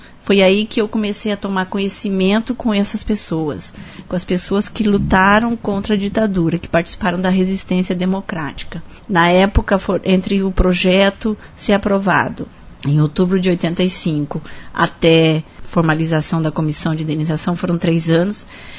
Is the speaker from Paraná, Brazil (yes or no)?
yes; Maringá, Paraná, Brazil; now in Curitiba, Brazil; Eu sou natural de Maringá, nasci aqui em Maringá, mas há 32 anos eu moro em Curitiba, quando eu passei no vestibular na Universidade Federal do Paraná e fui fazer jornalismo lá.